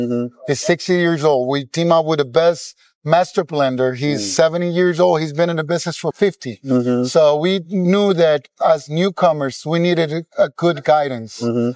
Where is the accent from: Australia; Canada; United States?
United States; Miami, Florida; I grew up in Miami in my late teens, early 90s.